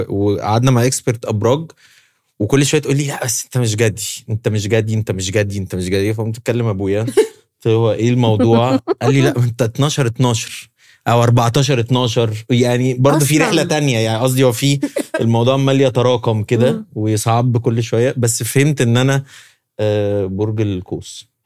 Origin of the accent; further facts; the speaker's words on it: Ismailia, Ismailia Governorate, Egypt; انا من اسماعيليه، فمدرستي كانت في اسماعيليه والحضانه وكده